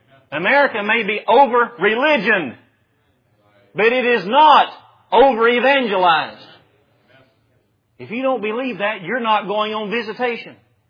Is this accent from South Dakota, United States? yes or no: no; Tennessee, United States; I remember one time, you know, I come from East Tennessee